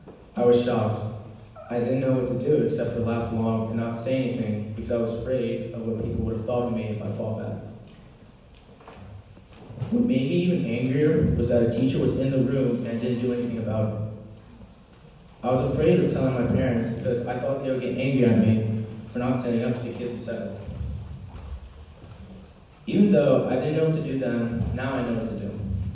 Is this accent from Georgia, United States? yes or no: no; Maryland, United States; While growing up in Maryland, I was treated poorly because of how people would see me as a Muslim.